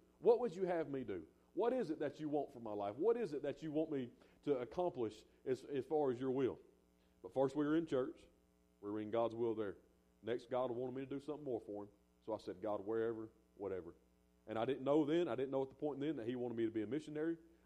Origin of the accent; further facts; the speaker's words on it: Mableton, Georgia, United States; I said, Lord, I got a South Cobb education. There ain't no way I can do this. I said, Lord, I grew up down here in Mableton.